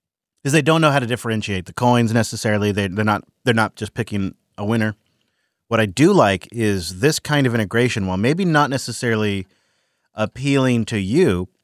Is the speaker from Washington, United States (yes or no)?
yes; Washington, United States; they're probably not legally allowed to operate in my home state of Washington.